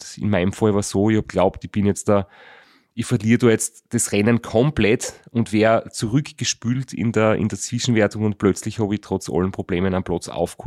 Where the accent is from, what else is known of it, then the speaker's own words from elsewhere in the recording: Austria; hat mich irgendwie gefragt, wo ich herkomme und ich habe gesagt, ja, Austria